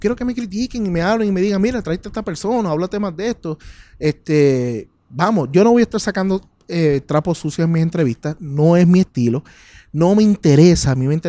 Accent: Puerto Rico; tienen que estar escuchándome en mi tierra, ¿verdad? Es Puerto Rico.

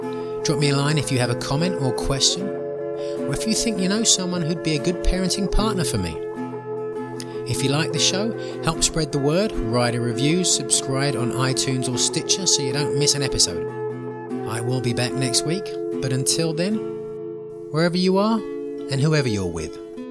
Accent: South East England, United Kingdom; I grew up in Kent. It's the Garden of England. It's a beautiful place

